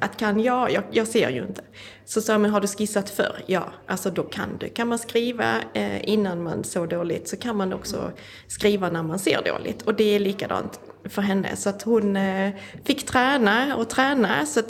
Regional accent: Skåne, Sweden; Så jag har åkt upp här till Stockholm, jag kommer ju från Skåne.

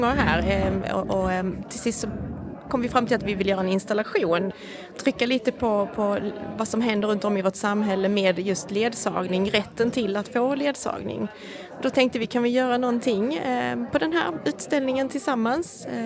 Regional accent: Skåne, Sweden; Så jag har åkt upp här till Stockholm, jag kommer ju från Skåne.

